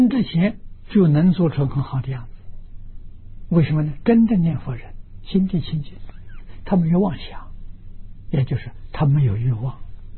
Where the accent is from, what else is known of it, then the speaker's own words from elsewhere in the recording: China; 这个小镇很有名，是我们中国人叫它西谷，是美国的科技中心啊。我们就住在这个地方啊